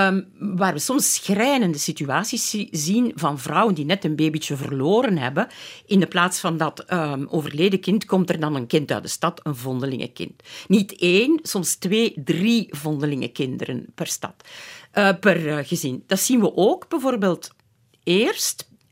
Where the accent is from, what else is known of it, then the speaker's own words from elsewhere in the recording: Flemish Brabant, Belgium; Ik kom zelf uit het Hageland. Dat is de mooie streek tussen Leuven, Aarschot, Tienen en Diest.